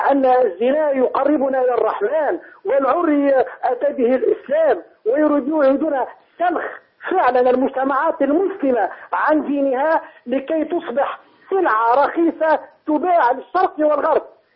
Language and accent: Arabic; Tunisia; أقول تلك الشبهات موجودة في كل العالم العربي وعندنا في تونس